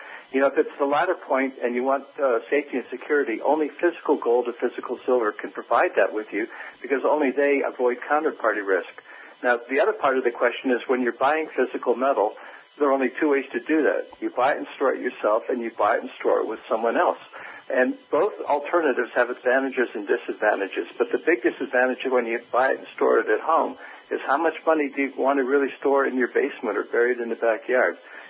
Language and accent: English; United States; You know, I always like to go back to an experience I had, you know, growing up in the States as a kid.